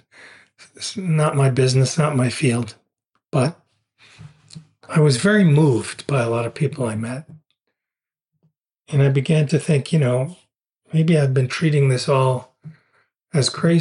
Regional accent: United States; You know, I live in Arizona. So, you know, of course, I'm American

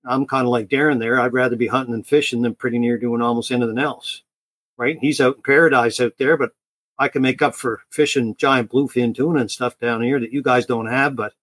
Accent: Nova Scotia, Canada; But, you know, I grew up down in Cape Breton. It's the third most romantic island in the world.

